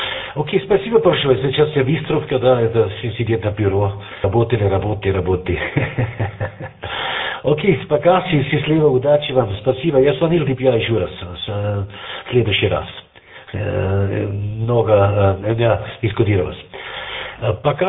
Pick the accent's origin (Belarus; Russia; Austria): Austria; Russian is a second language; Так, я из Австрии, как ситуация, это 5-6 градусов плюсом.